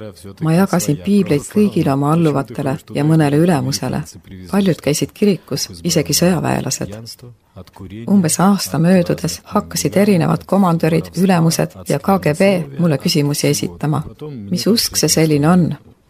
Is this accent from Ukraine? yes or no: yes; Kharkiv, Kharkiv Oblast, Ukraine; moved away as an adult; now in Yoshkar-Ola, Russia; Ma ise ei sündinud Marimaal ega ole selle rahva esindaja. Kolisin sinna Ukrainast, Harkovist, kus lõpetasin sõjaväe kooli.